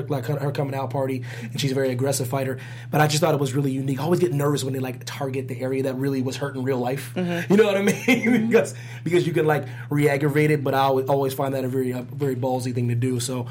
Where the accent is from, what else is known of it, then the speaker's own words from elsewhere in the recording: United States; Well, listen, I'm unapologetically American.